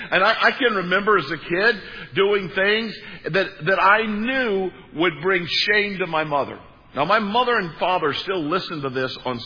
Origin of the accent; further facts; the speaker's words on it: Missouri, United States; I'm from East Central Missouri, and some of you probably grew up